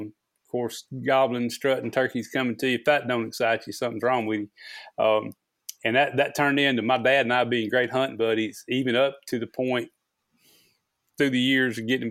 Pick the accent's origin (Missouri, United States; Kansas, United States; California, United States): Missouri, United States; Rolla; born there; So, while I was born in Missouri. I was born in the Ozarks, Phelps County Hospital, Rolla, Missouri, is where it says on my birth certificate